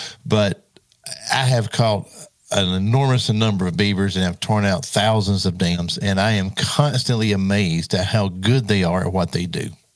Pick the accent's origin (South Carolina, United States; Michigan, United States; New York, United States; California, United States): South Carolina, United States; here in my home state in South Carolina